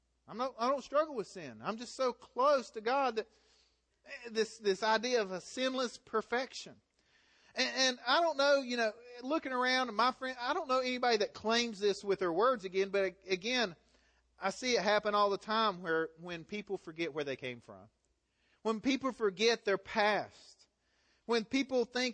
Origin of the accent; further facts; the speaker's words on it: Galax, Virginia, United States; That's what it's like growing up in Galax. That's just who we are, right?